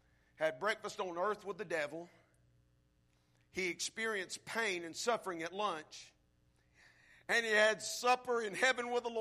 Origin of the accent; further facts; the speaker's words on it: Alabama, United States; Now, since you know I'm from Alabama, since you know I pull for Alabama